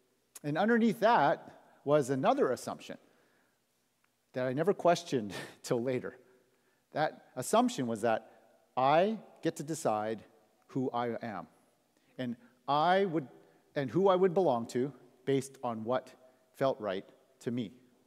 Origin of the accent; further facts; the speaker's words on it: Canada; also born or lived in United States; I am an American-born Chinese kid who grew up in Canada